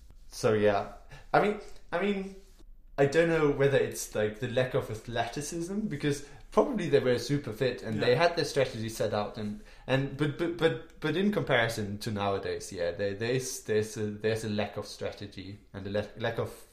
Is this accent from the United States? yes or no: no; Hamburg, Germany; Actually played for my hometown club, Hamburg.